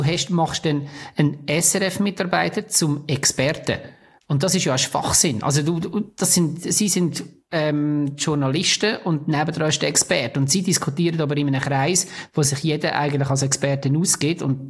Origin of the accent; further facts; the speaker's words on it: Switzerland; Das ist vielleicht auch ein bisschen klischee-mässig als Schweizer Dings.